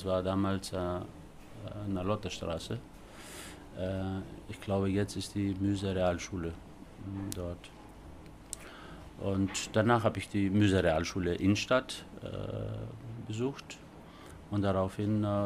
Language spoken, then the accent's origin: German; Osnabrück, Lower Saxony, Germany; Ja, ich fühle mich Schinkel. Ich bin in Schinkel mehr und weniger groß geworden.